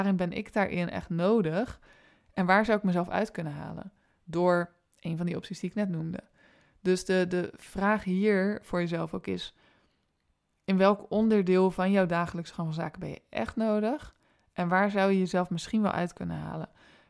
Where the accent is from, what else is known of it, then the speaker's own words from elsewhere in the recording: Rotterdam, South Holland, Netherlands; Ik ben een Rotterdammer